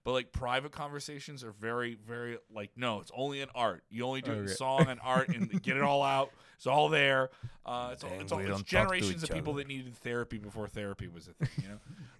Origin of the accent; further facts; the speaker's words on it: Ireland; Well, I'm Irish. There's a lot of Irish songs when you hear them